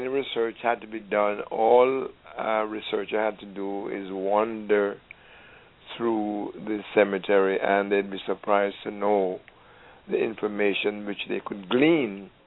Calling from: Mount Vernon, United States; From Mount Vernon.

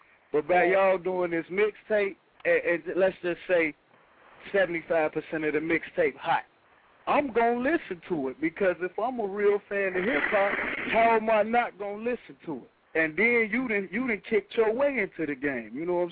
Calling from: Chicago, Illinois, United States; I'm calling from Chicago.

